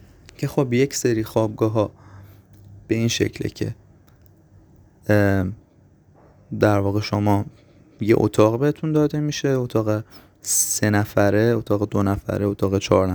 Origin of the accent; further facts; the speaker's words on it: Lahijan, Gilan, Iran; از شهر خودمون مثلا بخوام بگم لاهیجان 745 کیلومتر آره دیگه فاصله داره